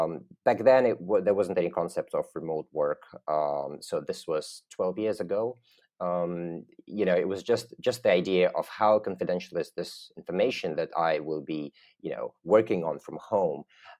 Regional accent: London, United Kingdom; also born or lived in Russia; I'm Russian by birth, but I grew up in London in the UK

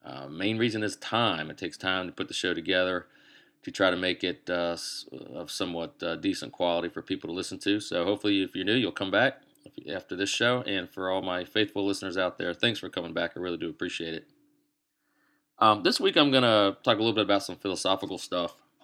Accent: Ashland, Virginia, United States; I'm from Ashland, Virginia, the center of the universe, affectionately known by the locals.

